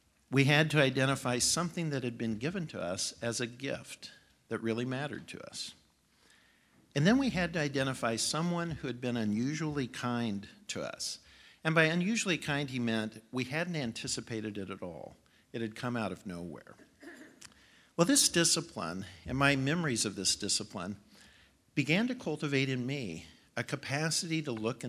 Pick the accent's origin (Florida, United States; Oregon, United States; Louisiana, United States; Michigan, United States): Oregon, United States; Eugene; When I was growing up in Eugene, Thanksgiving was just long enough to relax, but not long enough to go anywhere.